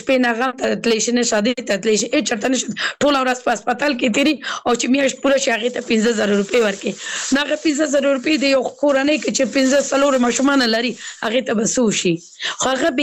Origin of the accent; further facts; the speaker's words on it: Kabul, Afghanistan; زه اوس بل ولایت کې سګم زه په خپل د کابل ولایت نه یم